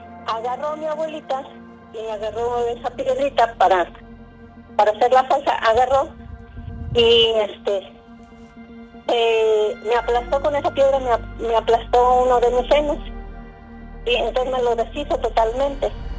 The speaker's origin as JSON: {"language": "Spanish", "town": "San Miguel Acuitlapan", "region": "Guerrero", "country": "Mexico", "said": "tengo 51 años de edad. Yo soy de aquí, de San Miguel Acutlapan, municipio de Taxco, Guerrero."}